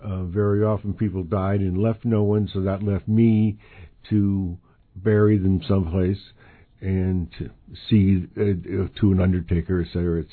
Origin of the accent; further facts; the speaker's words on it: Bridgeport, Connecticut, United States; I grew up in Bridgeport. I'm one of 10 children, number 4.